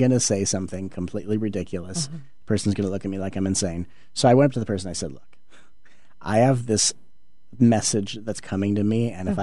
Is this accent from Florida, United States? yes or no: no; Los Angeles, California, United States; when I was growing up in the Los Angeles area